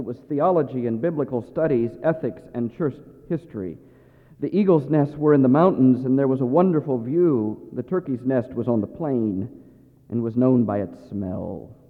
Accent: Ohio, United States; never growing up in the South, that for some reason central Ohio never generated the stories for me

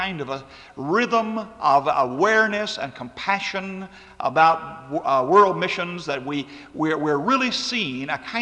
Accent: Dallas, Texas, United States; I grew up in South Dallas in a kind of inner city where street fighting was a way of survival and a kind of a way of life

